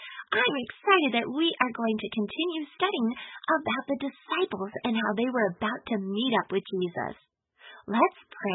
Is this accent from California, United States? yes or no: yes; California, United States; I grew up in California near a big lake called Folsom Lake. It's in the Sacramento Valley.